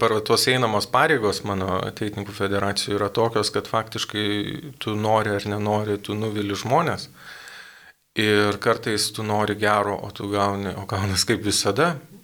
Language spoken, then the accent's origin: Lithuanian; Varėna, Alytus County, Lithuania; Aš iš Varėnos, jeigu ką tai.